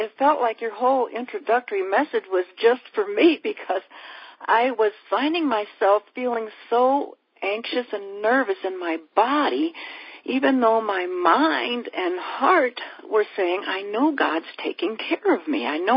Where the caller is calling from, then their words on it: Temple, Texas, United States; I'm calling from Temple, Texas now. I've moved.